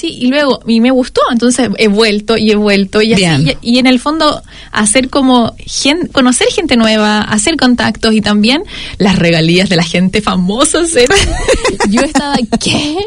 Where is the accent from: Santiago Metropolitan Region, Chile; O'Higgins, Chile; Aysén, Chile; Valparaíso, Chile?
O'Higgins, Chile; Graneros; yo que soy de un pueblo pequeñísimo en, no sé, una ciudad nada, muy, muy lejos en Granero, se llama mi pueblo, y la ciudad grande se llama Rancagua. O sea, yo crecí en un pueblo chiquitísimo.